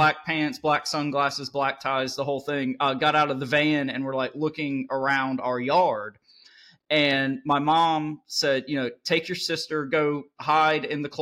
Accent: North Carolina, United States; now in Raleigh, United States; I grew up in Eastern North Carolina, have kind of always been interested in paranormal and aliens and cryptids and anything weird. Moved to Raleigh, North Carolina for college, been here ever since.

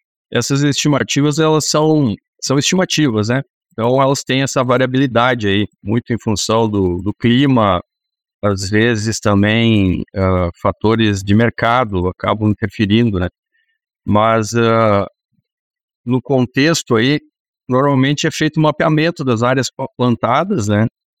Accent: Faxinal do Soturno, Rio Grande do Sul, Brazil; now in Panambi, Brazil; Eu não sou natural aqui de Panambi, sou de uma cidade próxima aqui, que se chama Faxinal do Soturno. Vim para cá, na época, para trabalhar em uma outra empresa e acabei ficando, né?

